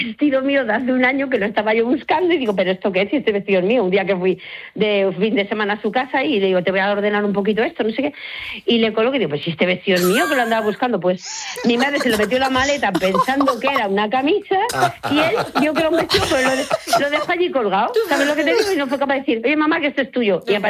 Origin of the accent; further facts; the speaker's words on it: A Coruña, Galicia, Spain; vinimos de Galicia, o sea, de La Coruña, para ayudarle así, estamos aquí, nosotros somos floristas